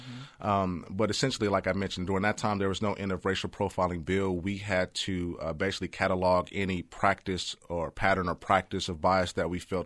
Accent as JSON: {"language": "English", "town": "Oakland", "region": "California", "country": "United States", "tie": "born or raised there", "said": "I grew up in the Hill in Oakland. Oakland isn't all bad."}